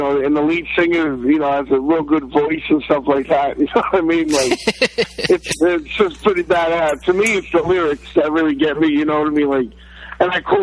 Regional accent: New York, United States; Yeah, I've been here since I was born and raised in New York, man.

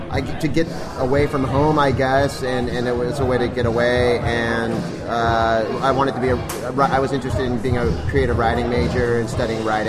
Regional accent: Salinas, California, United States; I'm from Salinas, California.

